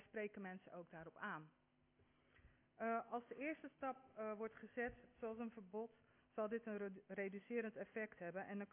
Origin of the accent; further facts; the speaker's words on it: Kinderdijk, South Holland, Netherlands; Ik kom uit Kinderdijk, heel klein vlekje binnen onze mooie gemeente.